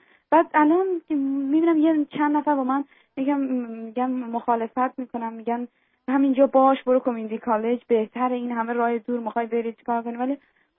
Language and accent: Persian; Iran; now in United States; ما 2 سال از ایران اومدیم